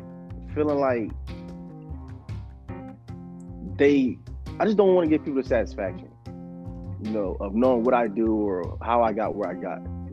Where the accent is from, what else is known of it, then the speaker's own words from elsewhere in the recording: Philadelphia, Pennsylvania, United States; Like, you know, I'm from Philly.